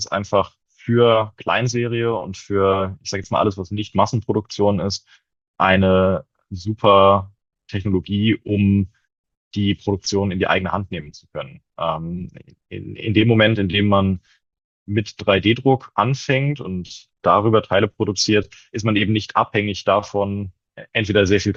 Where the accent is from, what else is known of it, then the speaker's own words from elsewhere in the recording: Koblenz, Rhineland-Palatinate, Germany; now in Hamburg, Germany; Ich wollte unbedingt nach Hamburg ziehen. Ich komme ursprünglich aus der Ecke Koblenz